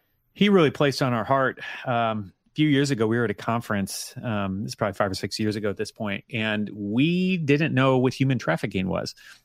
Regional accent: United States; It's like, well, I'm an American. I want it faster.

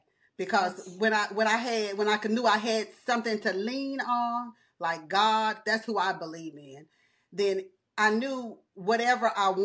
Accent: Nashville, Tennessee, United States; I grew up in Nashville, Tennessee. I was born in 1965.

